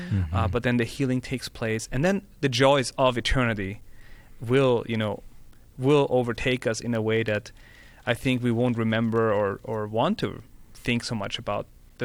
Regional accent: Austria; English is a second language; because I'm from Austria

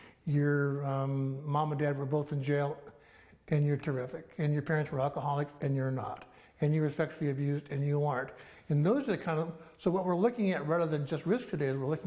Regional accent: Idaho, United States; So when it snows in my hometown, where I live in North Idaho

